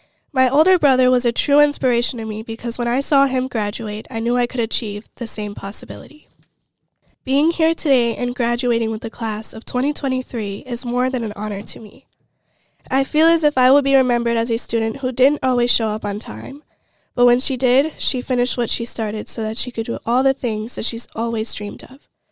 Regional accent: St. Paul, Minnesota, United States; I am 17 years old, and I grew up in St. Paul, Minnesota.

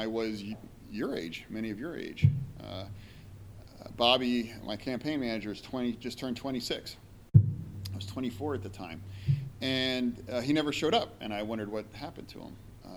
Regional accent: York, Pennsylvania, United States; Some of you may not know, I grew up in York. You know, I'm a York County guy.

